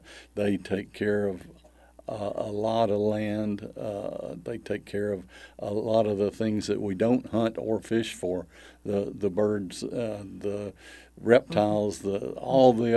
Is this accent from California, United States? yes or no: no; Batesville, Arkansas, United States; Batesville.